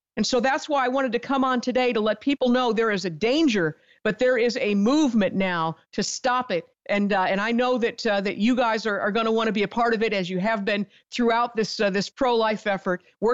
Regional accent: Ohio, United States; That's the motto of my home state of Ohio.

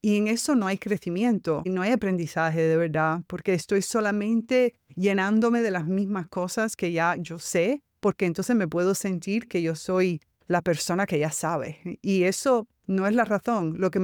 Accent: United States; also born or lived in Cuba / Spain; yo, que soy cubana y que obviamente tengo un español muy diferente porque me crié más que nada en los Estados Unidos y también viví en España.

